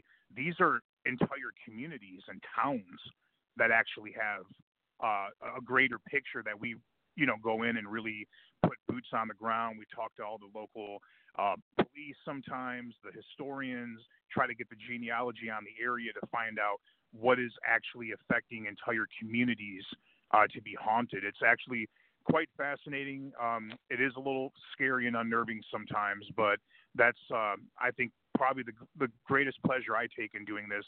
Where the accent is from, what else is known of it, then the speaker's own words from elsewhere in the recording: Midwest, United States; because I, you know, I'm from the Midwest. I speak their language